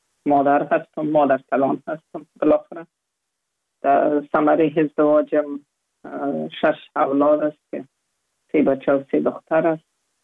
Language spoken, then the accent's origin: Persian; Kabul, Afghanistan; وقتی که شهید شد بالازو جای به جای دیگه در کابل ماندیم. پانتون خود تحصیلات عالی خود کلش در کابل ختم کردیم